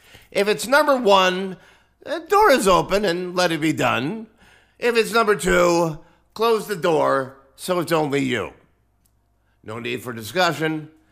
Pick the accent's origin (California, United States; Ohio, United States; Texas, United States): Ohio, United States; Cleveland; Okay, actually a rapper from my hometown of Cleveland, Ohio.